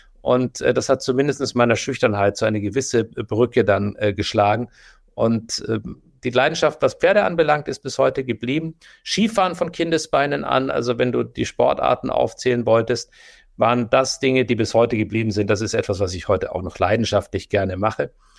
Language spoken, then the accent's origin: German; Guttenberg, Bavaria, Germany; also mein Heimatort heißt Guttenberg